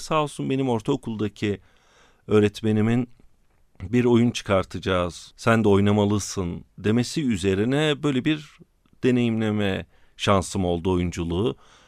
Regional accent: İzmir, Turkey; also born or lived in Ankara; now in Eskişehir, Turkey; Ben 1979 doğumluyum. Ankara doğumluyum. İzmir'de büyüdüm. İlkokul, ortaokul ve lise yıllarımı İzmir'de geçirdikten sonra Eskişehir'e geldim ve ortalama 25 yıldır da Eskişehir'de yaşıyorum.

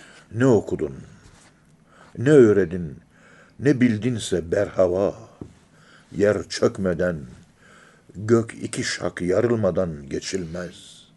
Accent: Ankara, Turkey; Ankara'nın yerlisiyim. Şehirden hiç çıkmamışım.

